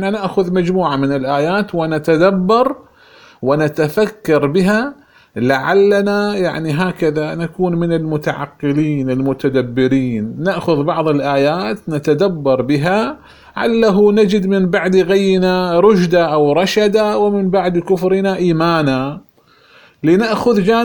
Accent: Iraq; كما يقال عندنا في العراق ركبة ونص

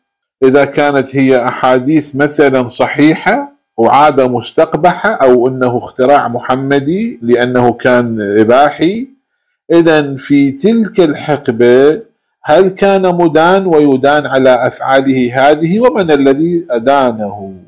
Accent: Iraq; احنا عندنا بالعراق انه النساء الكبيرات في السن يبصقن بفم الطفل

